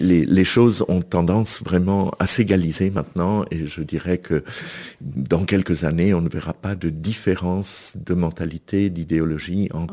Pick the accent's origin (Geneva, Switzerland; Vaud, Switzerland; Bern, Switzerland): Geneva, Switzerland; Chêne-Bougerie; Donc je suis juste à côté, à Chêne-Bougerie, et j'ai grandi à Chêne-Bougerie, j'étais à l'école primaire de Chêne-Bougerie